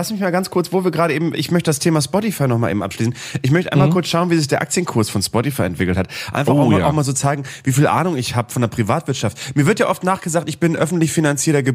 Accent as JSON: {"language": "German", "region": "Bremen", "country": "Germany", "tie": "born or raised there", "said": "bei uns in Bremen"}